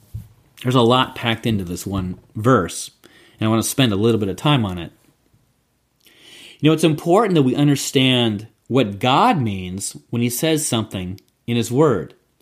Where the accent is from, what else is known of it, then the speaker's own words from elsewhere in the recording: Midwest, United States; now in Arlington, United States; See, for me, I grew up in the Midwest, and I grew up on a 70-acre farm. And we had a huge, massive garden.